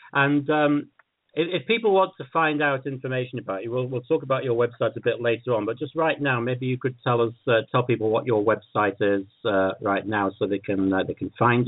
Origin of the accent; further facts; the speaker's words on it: Manchester, North West England, United Kingdom; born there; I was born in Manchester in the north of England 27 years ago.